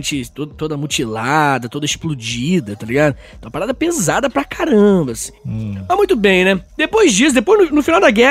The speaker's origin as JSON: {"language": "Portuguese", "country": "Brazil", "said": "Eu não posso falar muito, pois eu sou brasileiro"}